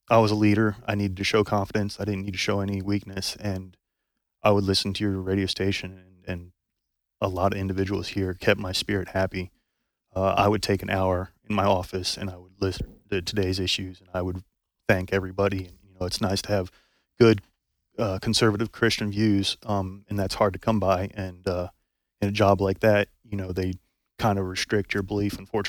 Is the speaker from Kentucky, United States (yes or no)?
yes; Mayfield, Kentucky, United States; My hometown is Mayfield, Kentucky.